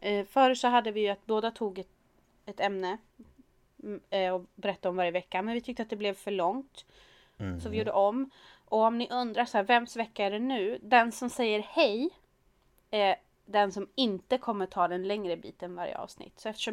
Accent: Sweden; Vi är svenskar

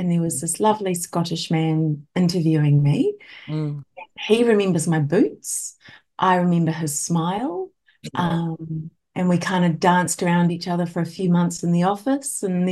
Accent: Christchurch, Canterbury, New Zealand; now in Auckland, New Zealand; I was from Christchurch, which is where Cal and I met.

